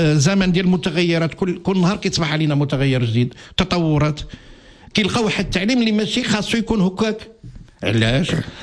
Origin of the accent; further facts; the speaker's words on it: Morocco; اذا الرقم ديال البطاله عندنا في المغرب نقص